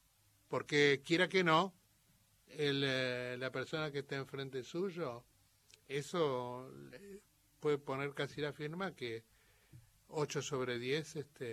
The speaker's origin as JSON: {"language": "Spanish", "town": "Venado Tuerto", "region": "Santa Fe", "country": "Argentina", "tie": "born there", "said": "porque yo nací en Venado Tuerto y era uno y otro, no era uno u otro."}